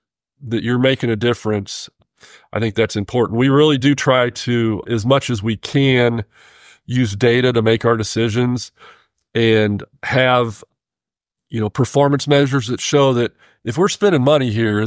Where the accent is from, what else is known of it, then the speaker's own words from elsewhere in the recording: Illinois, United States; you know, I'm not a native Missourian, born and raised in Illinois, just across the river from St. Louis.